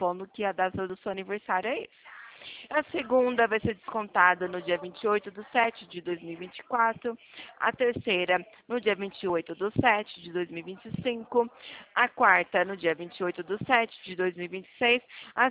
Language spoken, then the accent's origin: Portuguese; Ribeirão Preto, São Paulo, Brazil; Eu sou aqui do estado de São Paulo, de Ribeirão Preto.